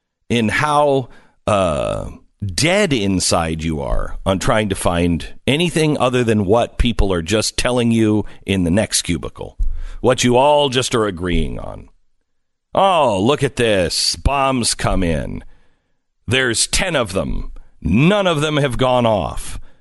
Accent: Honduras; From someone who lives and was born and raised in Honduras

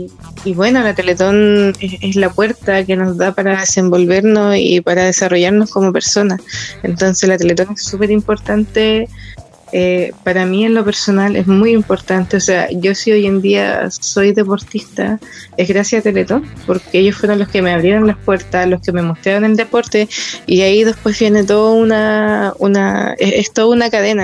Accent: Talca, Maule, Chile; also born or lived in Antofagasta; yo me fui de Talca cuando entrené en Antofagasta durante 2 años y medio, yo me fui por falta de apoyo, entonces volví

